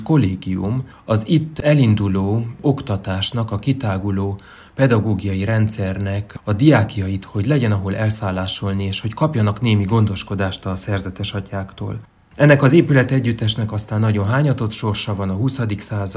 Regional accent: Sfântu Gheorghe, Covasna, Romania; Én Sepsiszentgyörgyön nevelkedtem, egy nővérem van.

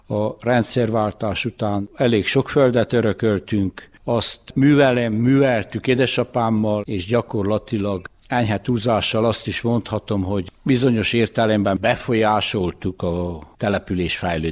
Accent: Csíkszépvíz, Harghita, Romania; Büszke vagyok arra, hogy Széfvízen születtem, és ugyanakkor azt is elmondhatom, hogy az utcából se költöztem ki, hiszen három generációja ott élünk abba az utcába.

